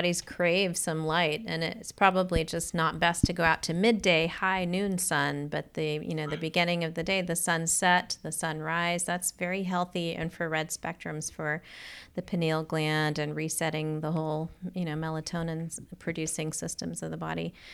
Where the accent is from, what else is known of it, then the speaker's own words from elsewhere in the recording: Los Angeles, California, United States; I am Indian, but grew up in LA, but Indian.